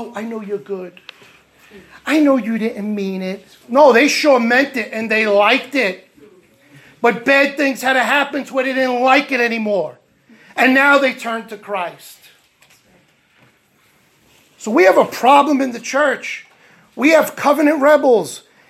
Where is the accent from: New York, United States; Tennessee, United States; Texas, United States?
New York, United States; New York City; Like many of us, I grew up in New York City. Okay, this is the gay capital of the world.